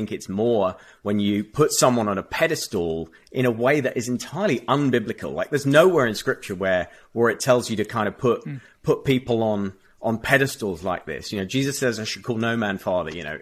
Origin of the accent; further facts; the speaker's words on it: United Kingdom; I'm on very shaky ground as a Brit who visits and loves America quite often